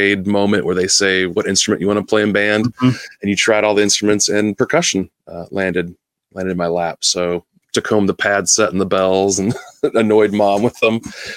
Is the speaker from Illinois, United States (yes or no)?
yes; Illinois, United States; All the typical kind of Midwest things, sports, roller skating rink on Friday night, chasing the girls.